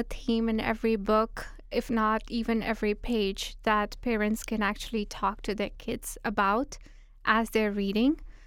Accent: India; because I'm also from India?

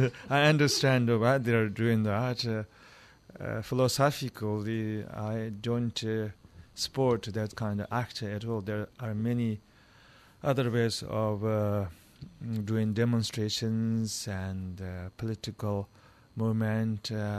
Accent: Tibet, China; There are a lot of political turbulences right now in my home country. Tibetans have been asking Chinese authorities to show understanding, respect to their culture.

